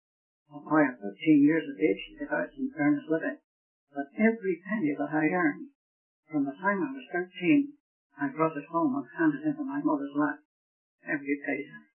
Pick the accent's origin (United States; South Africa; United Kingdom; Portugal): United Kingdom; Northern Ireland; born there; I think most of you know that I'm an Irishman. I'm not ashamed of that. I was born in the north of Ireland 85 years ago.